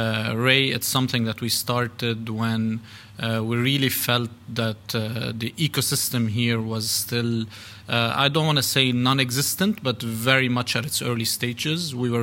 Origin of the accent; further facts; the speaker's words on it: Beirut, Beirut Governorate, Lebanon; also born or lived in Switzerland / Italy / Spain; now in United Arab Emirates; I've lived in Switzerland, Italy, in Spain, in the region here. I'm originally from Lebanon, from Beirut, and I've been in the UAE for about 9 years.